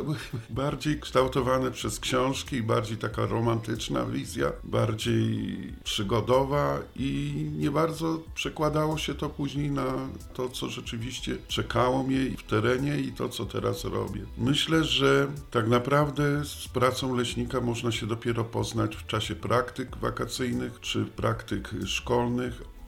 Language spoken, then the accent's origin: Polish; Kraków, Lesser Poland, Poland; jako że pochodzę z Krakowa i nad wyborem tego zawodu zadecydowało chyba najbardziej miejsce, gdzie spędziłem dzieciństwo. Podgórze położone na wzgórzach Krzemionki u podnóża Kopca Krakusa.